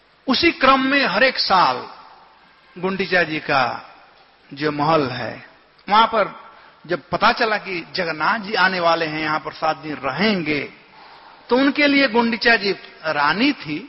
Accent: Bihar, India; हमारे यहां बिहार में कहते हैं तीन दिन का पहुना और चार दिन के केहुना

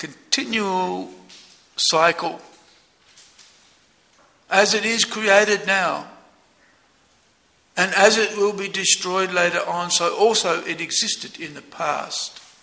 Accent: Australia; one day I'm thinking I'm an Australian, I'm a male, I'm a devotee of sorts.

